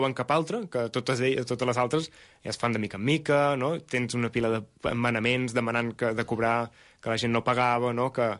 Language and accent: Catalan; Malgrat de Mar, Catalonia, Spain; pobles grans, com Malgrat mateix, d'on soc jo